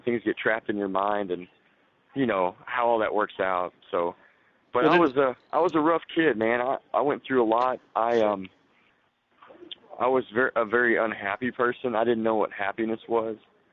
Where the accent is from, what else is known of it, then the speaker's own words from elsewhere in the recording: Little Rock, Arkansas, United States; Sure. I grew up in Little Rock, Arkansas, and I grew up in Little Rock.